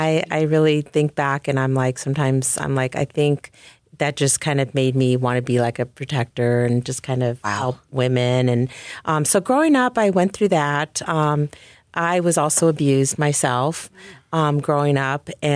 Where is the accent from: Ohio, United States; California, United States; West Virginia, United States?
California, United States; because I came from San Gabriel Valley to LA County, and I was rough, you know?